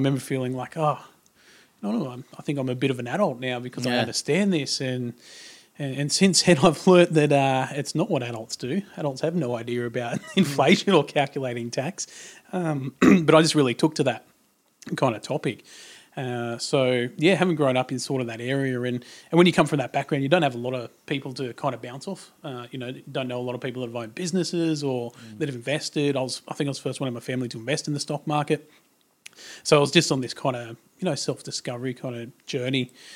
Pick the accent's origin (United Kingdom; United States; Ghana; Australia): Australia; Tamworth, New South Wales; grew up in Tamworth, out in country New South Wales. One of six kids.